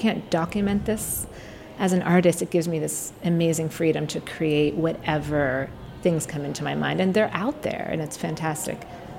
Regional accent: Pittsburgh, Pennsylvania, United States; No, I grew up in Pittsburgh.

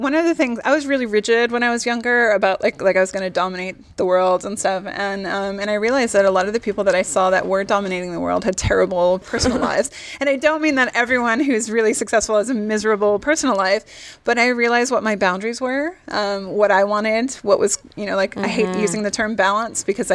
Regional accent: Boston, Massachusetts, United States; And I grew up in Boston, and my parents live near the ocean.

